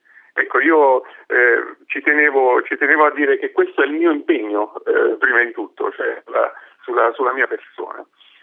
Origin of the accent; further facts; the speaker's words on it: Ascoli Piceno, Marche, Italy; Io sono di Ascoli Piceno, originario, e quindi non posso che essere legato al cuore, con il cuore ai miei concittadini, alla mia piccola e stupenda città